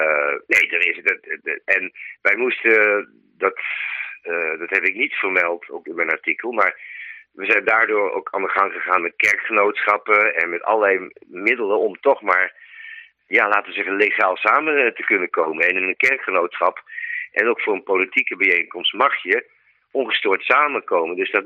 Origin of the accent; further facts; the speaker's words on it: Utrecht, Netherlands; Ik kom dan zelf uit Utrecht.